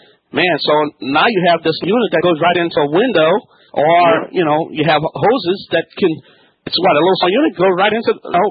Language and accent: English; Louisiana, United States; from the Bayou Land.